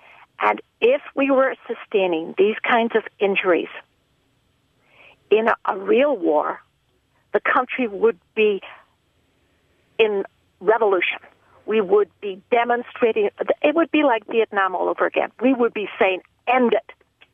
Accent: United Kingdom; now in United States; I'm actually British, and I had the normal British healthcare, which was fine, until I married my husband, an American.

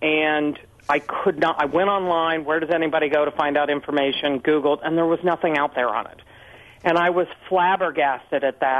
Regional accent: Indiana, United States; In fact, I'm originally from the Midwest. I was born and raised in Indiana.

